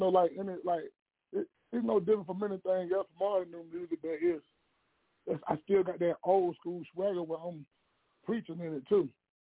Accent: Louisiana, United States; born there; also born or lived in Philadelphia, Pennsylvania; I was born in Louisiana. Stayed in Philly.

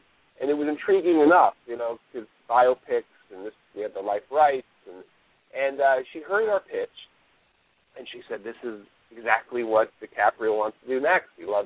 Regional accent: Florida, United States; a comedy about my pathetic life growing up in South Florida

